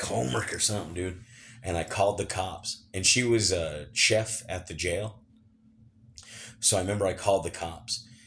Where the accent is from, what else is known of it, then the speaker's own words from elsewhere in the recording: East Carbon, Utah, United States; also born or lived in Sunnyside; So my hometown, East Carbon and Sunnyside, they all came to the house. Price City, they all came to the house. The Highway Patrol, they all came to the house. Carbon County, everybody came